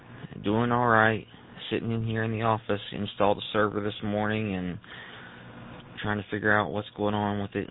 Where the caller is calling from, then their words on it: Kentucky, United States; In Kentucky, just south of Cincinnati, at the corporate office.